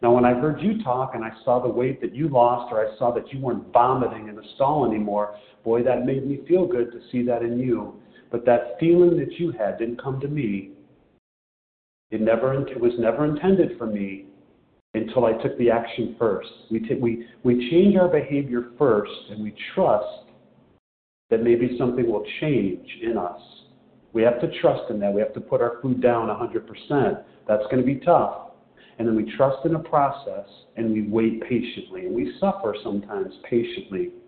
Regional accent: Chicago, Illinois, United States

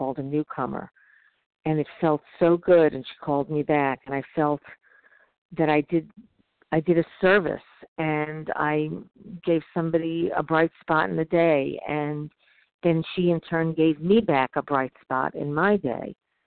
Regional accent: New York, United States; now in Southern California, United States; I live in Southern California, although I'm from New York originally, which is what you hear in my voice.

